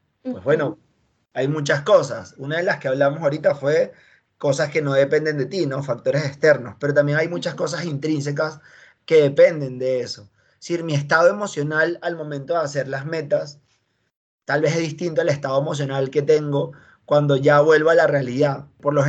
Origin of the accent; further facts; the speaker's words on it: Venezuela; bueno, yo soy de Venezuela y en Venezuela estuve en tres cursos distintos de inglés.